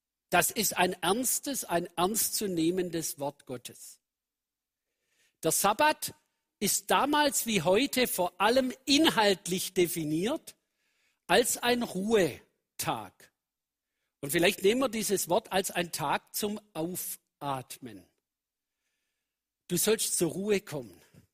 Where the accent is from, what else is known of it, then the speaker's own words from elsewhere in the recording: Swabia, Germany; ich komme aus dem Schwäbischen, schaffe, schaffe, Häusle baue und nicht nach dem Mädle schaue.